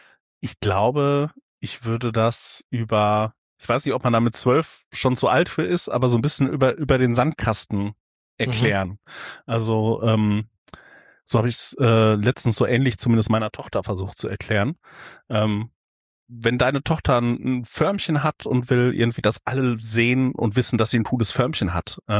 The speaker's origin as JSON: {"language": "German", "town": "Warstein", "region": "North Rhine-Westphalia", "country": "Germany", "said": "Ich komme hier aus dem schönen Sauerland. Also aus Warstein"}